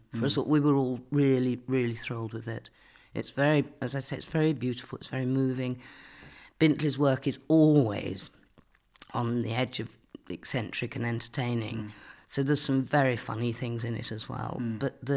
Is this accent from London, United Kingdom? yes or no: no; Wolverhampton, West Midlands, United Kingdom; also born or lived in Shropshire; I was born in Wolverhampton, in fact, but we moved out to the countryside when I was about 7, I think it was.